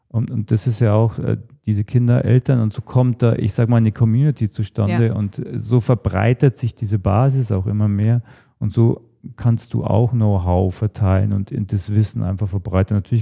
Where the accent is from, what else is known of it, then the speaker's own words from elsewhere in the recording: Weiden in der Oberpfalz, Bavaria, Germany; ich bin in Weiden in der Oberpfalz geboren, ist in Nordostbayern Richtung tschechoslowakische Grenze.